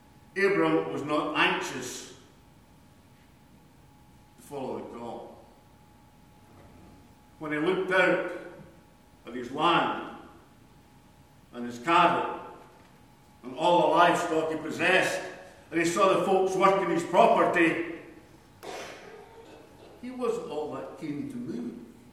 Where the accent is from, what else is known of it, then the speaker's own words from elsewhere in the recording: Scotland, United Kingdom; I'm Scottish, as you probably have guessed.